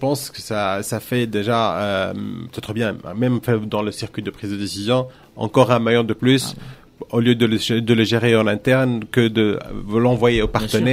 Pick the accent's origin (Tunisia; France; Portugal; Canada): Tunisia; Et là, chez nous, en Tunisie, il y a la fameuse carte technologique pour les startups